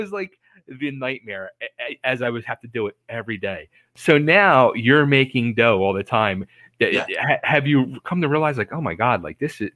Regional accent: Philadelphia, Pennsylvania, United States; I'm from Philadelphia and I owned a pizza shop.

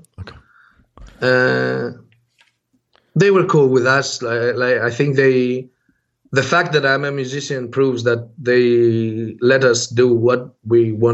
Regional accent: Athens, Attica, Greece; born or raised there

